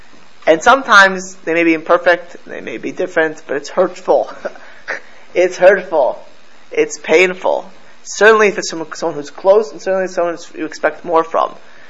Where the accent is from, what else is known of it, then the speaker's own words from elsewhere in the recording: Florida, United States; Again, I grew up in South Florida.